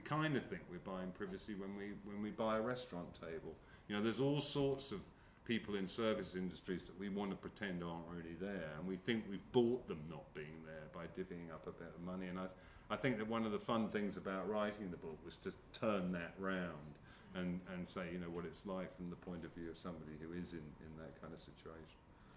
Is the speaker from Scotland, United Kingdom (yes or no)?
no; London, United Kingdom; in the 1960s, when I grew up in London